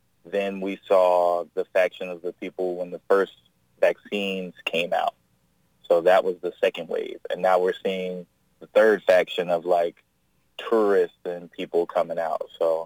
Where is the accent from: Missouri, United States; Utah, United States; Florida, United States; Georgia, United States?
Florida, United States; Jacksonville; I grew up in Jacksonville. I've been raised here my whole life.